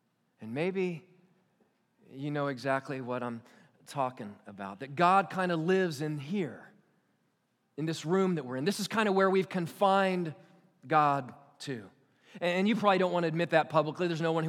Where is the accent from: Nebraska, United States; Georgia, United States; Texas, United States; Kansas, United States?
Kansas, United States; I grew up in Kansas. It was a wonderful place to grow up. It's a wonderful place to be from, right?